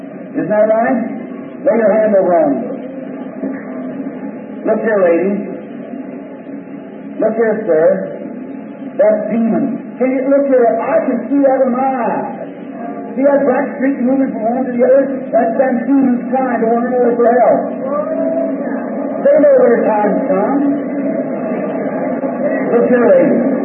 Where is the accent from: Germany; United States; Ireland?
Ireland; She is a Spanish woman, and I'm Irish. What a difference. All right. Notice, those people came from Spain, mine from Ireland.